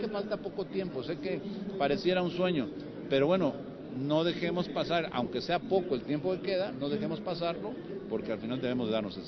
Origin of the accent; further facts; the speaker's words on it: Mexico; al final todos somos mexicanos y todos tenemos el riesgo de tener eventos en seguridad.